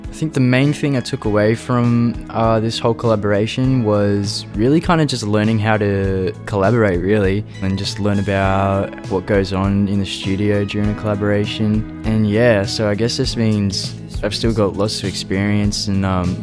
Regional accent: Albion Park, New South Wales, Australia; I'm 16. I'm from Albion Park, and I'm this week's Triple J Unearthed feature artist.

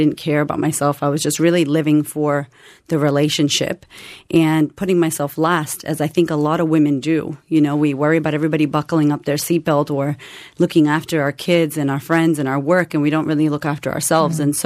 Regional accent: Boston, Massachusetts, United States; So I was, I was born in Boston, and I grew up in Boston for my life for a long time.

